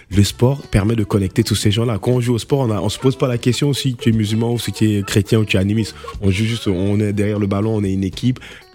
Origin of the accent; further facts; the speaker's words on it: Gabon; also born or lived in Benin; C'est moi, j'ai grandi au Gabon et au Bénin.